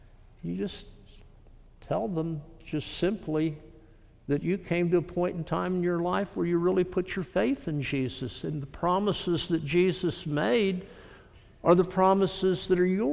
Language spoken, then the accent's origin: English; Florida, United States; Growing up in South Florida, I hung out at Ivan Skinner's home.